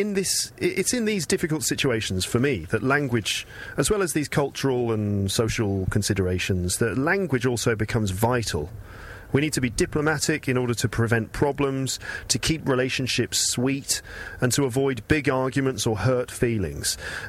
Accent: England, United Kingdom; I wonder also if there's something about the fact that we're all English here. I wonder if that makes a difference.

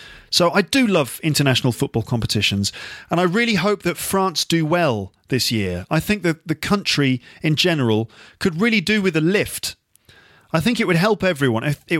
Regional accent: England, United Kingdom; Of course, I'm English, born and bred, so I'm an England fan

